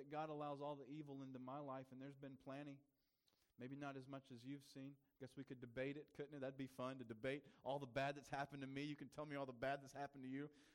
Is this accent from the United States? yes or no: yes; South Carolina, United States; Turn to your neighbor and say, I'm going to teach you some southern language today. I'm from South Carolina, if you don't know.